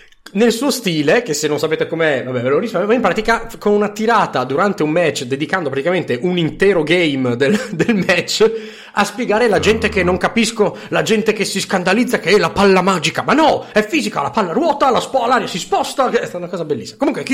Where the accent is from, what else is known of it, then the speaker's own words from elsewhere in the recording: Friuli-Venezia Giulia, Italy; noi che siamo friulani lo sappiamo molto bene